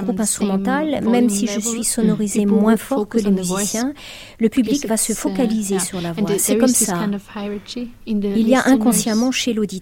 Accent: Vienna, Austria; French is a second language; J'ai été initiée à ça très jeune. J'ai grandi à Vienne.

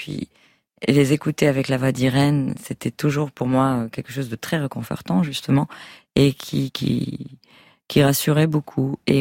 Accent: France; also born or lived in United States; c'est comme ça que j'ai grandi en France. Et les années où j'ai vécu aux États-Unis, j'étais plutôt adulte déjà et c'était par choix, mais j'ai toujours préféré comme un aimant de revenir à Paris et revenir en France.

